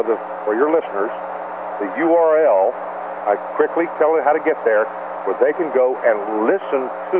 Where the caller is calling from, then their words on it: Atlanta, Georgia, United States; from Atlanta.